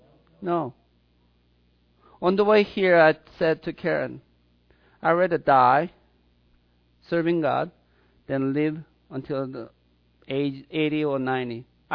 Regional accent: Seoul, South Korea; I remember when I was growing up in Seoul, Korea, South Korea.

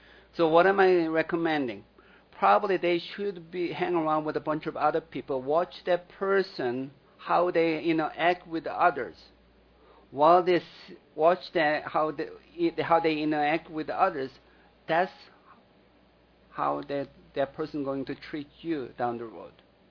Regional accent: South Korea; I used to watch that when I was growing up in Korea.

